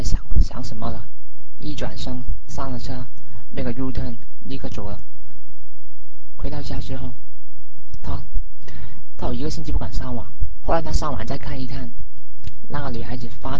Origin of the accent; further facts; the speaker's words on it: South China, China; Chinese is a second language; 我的国语不太好，你们听了不要笑就是了。我是南方人嘛，没办法。